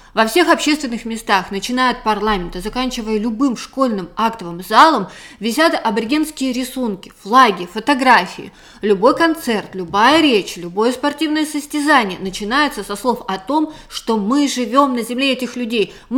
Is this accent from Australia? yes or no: yes; Australia; я из Австралии.